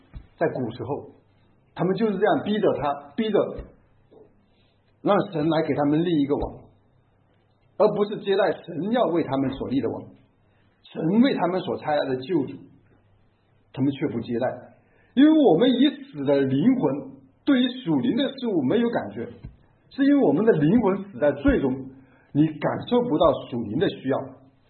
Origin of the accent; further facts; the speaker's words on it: Northeast China, China; 可能我们东北人非常高大